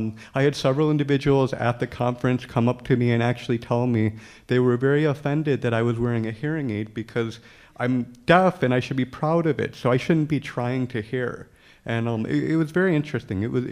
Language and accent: English; Chicago, Illinois, United States; I said, I'm telling them I'm from Chicago.